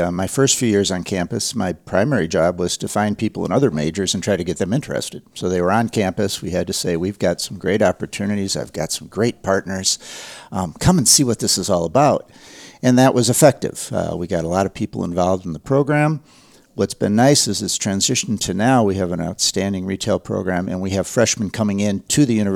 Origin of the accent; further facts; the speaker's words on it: Dubuque, Iowa, United States; And I'm from Dubuque, Iowa. We didn't have Target. I didn't know what Target was at the time.